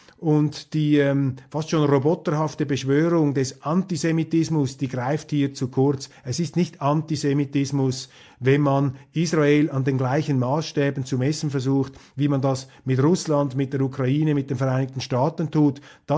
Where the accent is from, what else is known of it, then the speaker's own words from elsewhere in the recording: Switzerland; Als Schweizer, als bodenständiger Eidgenosse stehe ich solchen Überbauinstitutionen naturgemäß etwas kritisch gegenüber.